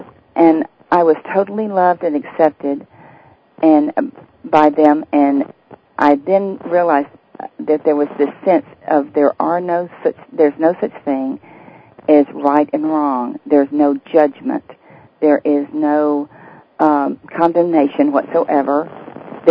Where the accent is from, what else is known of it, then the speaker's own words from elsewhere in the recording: Louisiana, United States; I was born and raised in Louisiana, and we don't have redwood trees in Louisiana.